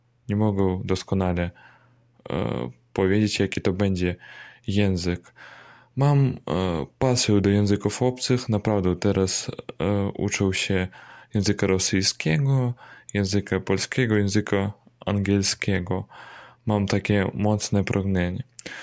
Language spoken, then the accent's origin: Polish; Belarus; Polish is a second language; mieszkam w Białorusi teraz, jestem Białorusinem, mam zamiar studiować w Polsce